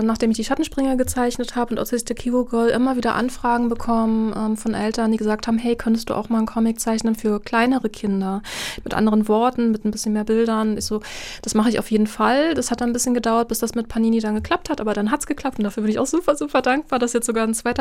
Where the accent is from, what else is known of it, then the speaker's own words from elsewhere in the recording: Berlin, Germany; Also ich bin auch in Berlin-Neukölln zur Schule gegangen.